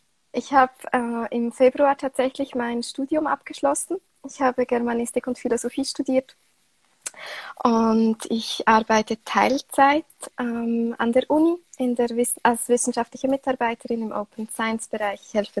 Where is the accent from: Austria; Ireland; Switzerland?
Switzerland; Wie man hört, komme ich aus der Schweiz. Und ich bin aktuell 29 Jahre alt.